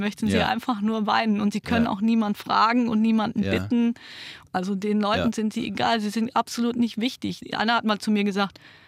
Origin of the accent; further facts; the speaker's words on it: Germany; weil ich war ja Deutsche, aber trotzdem habe ich mich ganz oft irgendwie so als Außenseiterin auch gefühlt.